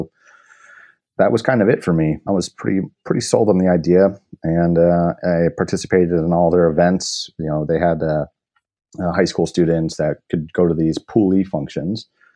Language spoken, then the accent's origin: English; Sheboygan, Wisconsin, United States; But originally, I'm from Sheboygan, Wisconsin. I had a pretty nice childhood growing up, hanging out on my friend's farms, riding bikes around, hanging out by Lake Michigan. It was a really nice place to grow up.